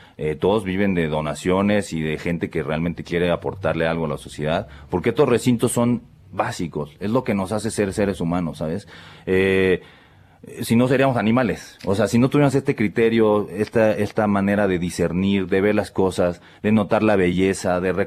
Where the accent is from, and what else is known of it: Mexico